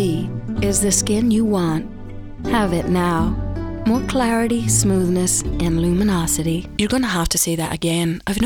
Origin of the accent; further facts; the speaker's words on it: Hong Kong; now in Sydney, Australia; I'm an actress here in Sydney. I've been here 11 years. I'm half Kiwi, half English, and I grew up in Hong Kong.